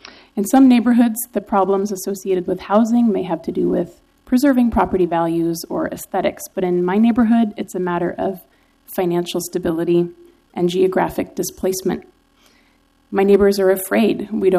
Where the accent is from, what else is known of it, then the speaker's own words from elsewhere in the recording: Portland, Oregon, United States; born there; I was born in Portland. I've lived in the Lentz neighborhood for the last 8 years.